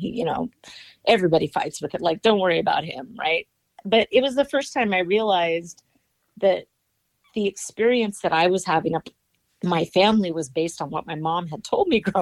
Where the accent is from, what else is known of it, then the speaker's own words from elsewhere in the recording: San Pedro, California, United States; So I love San Pedro. Like, it's a really tight knit community.